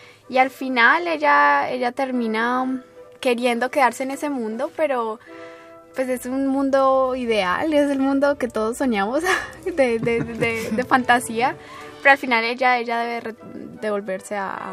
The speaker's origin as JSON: {"language": "Spanish", "country": "Colombia", "moved": "yes", "lives_now": "Canada", "said": "desde Colombia, pues en Latinoamérica, no, pues en mi país sobre todo no hay muchas escuelas de danza como profesionales. Entonces yo decidí de venir aquí a Canadá"}